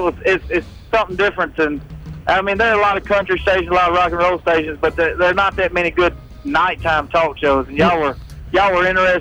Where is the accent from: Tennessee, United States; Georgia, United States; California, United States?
Tennessee, United States; I'm from Tennessee, actually.